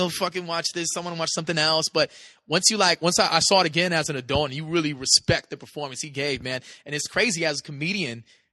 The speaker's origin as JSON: {"language": "English", "town": "San Francisco", "region": "California", "country": "United States", "tie": "born or raised there", "said": "it was in San Francisco, too, my hometown."}